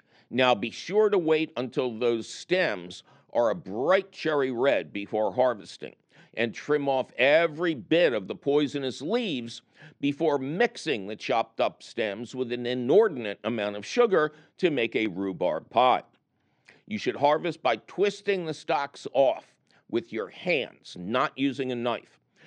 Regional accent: Philadelphia, Pennsylvania, United States; the Phillies were my hometown team, and it probably happened when I was darn young

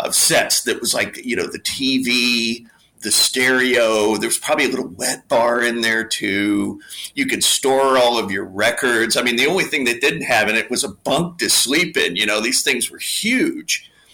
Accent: Kansas City, Kansas, United States; I grew up in Kansas City in a suburb over on the Kansas side.

